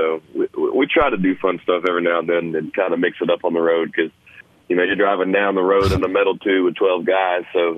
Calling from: Pittsburgh, Pennsylvania, United States; We're in Pittsburgh, Pennsylvania today, and looking forward to getting up to Nebraska soon.

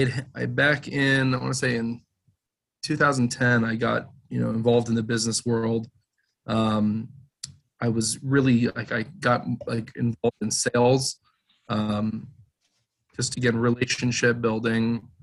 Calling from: Cleveland, Ohio, United States; I'm located in Cleveland, Ohio.

